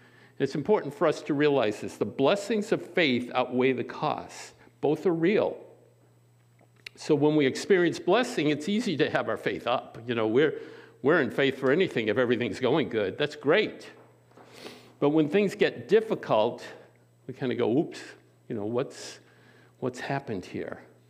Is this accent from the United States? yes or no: yes; Framingham, Massachusetts, United States; born there; I'm a New Englander. You know, I was born in Framingham.